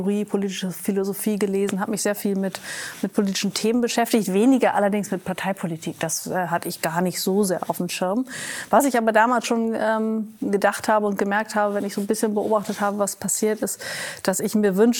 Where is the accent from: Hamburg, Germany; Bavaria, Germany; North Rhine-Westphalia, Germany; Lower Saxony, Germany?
Lower Saxony, Germany; Vechta; Also ich bin aufgewachsen in Vechta. Das ist eine niedersächsische Kleinstadt, die tiefschwarz ist, also politisch tiefschwarz.